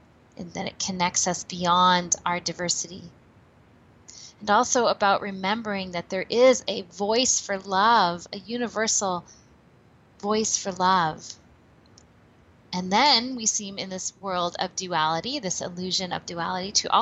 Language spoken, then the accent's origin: English; California, United States; now in Canada; it involved me traveling from my home in Canada to my hometown in Northern California, a very small little town about 3 hours northeast of San Francisco.